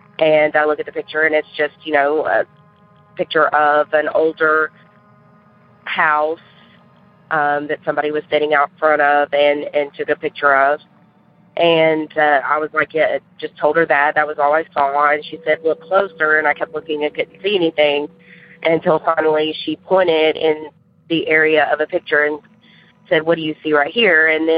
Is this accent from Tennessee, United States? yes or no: yes; Murfreesboro, Tennessee, United States; I'm from Murfreesboro, Tennessee.